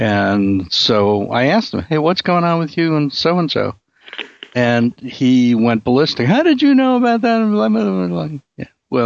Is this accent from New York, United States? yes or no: yes; Brooklyn, New York, United States; I grew up in Brooklyn, although, as I always say, there's no evidence that I actually grew up